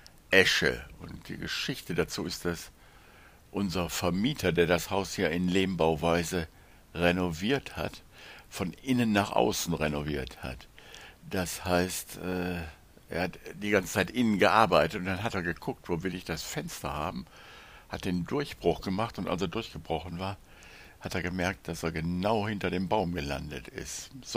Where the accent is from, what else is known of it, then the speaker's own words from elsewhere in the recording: North Rhine-Westphalia, Germany; weil ich komme aus dem Pott und da sagt man so.